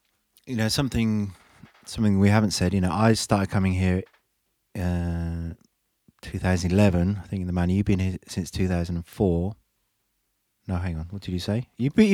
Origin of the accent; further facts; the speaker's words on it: England, United Kingdom; Well, I'm from England. We're both from England. And I always felt from an early age that I wanted to escape the grey skies of England.